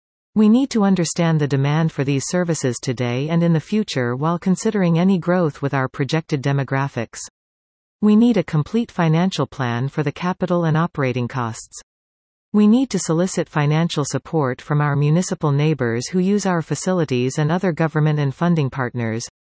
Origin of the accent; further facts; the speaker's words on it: Penetanguishene, Ontario, Canada; I was born and raised in Penetanguishene, appreciating all it offers.